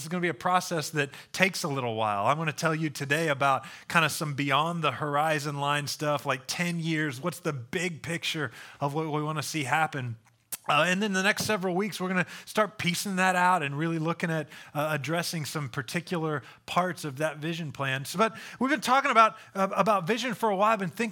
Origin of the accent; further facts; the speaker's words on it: Indiana, United States; I grew up in Indiana, and everything's laid out in central Indiana on a grid, and there's cornfields on the side of every one.